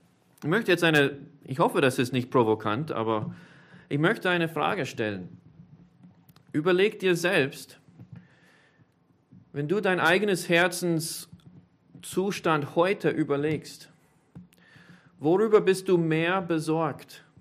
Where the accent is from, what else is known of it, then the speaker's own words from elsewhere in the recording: United States; also born or lived in Austria; Ich bin kein Österreicher, ich bin Amerikaner. Ich bin zwar hier geboren, aber der Herr hat uns hierher geführt